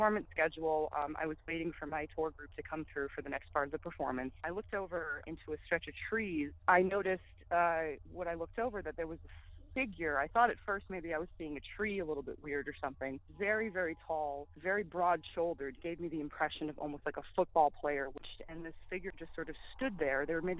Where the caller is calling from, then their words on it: Massachusetts, United States; Hi, I'm calling from Massachusetts. I'm a performer, and in 2001, I was working with a local Halloween attraction.